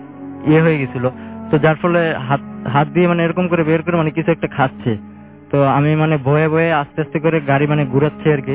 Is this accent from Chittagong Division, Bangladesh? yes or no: no; Dhaka, Dhaka Division, Bangladesh; আসছি উত্তরা দক্ষিণখান থেকে।